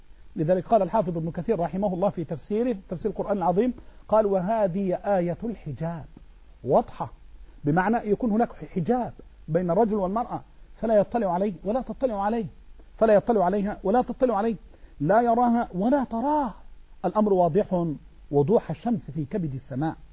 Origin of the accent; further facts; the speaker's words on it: Egypt; احنا عندنا في مصر نقول إيه، المرأة دي مخمرة